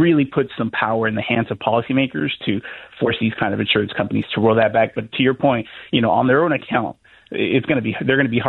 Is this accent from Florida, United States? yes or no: yes; Miami, Florida, United States; I don't know, but I'm actually from Miami.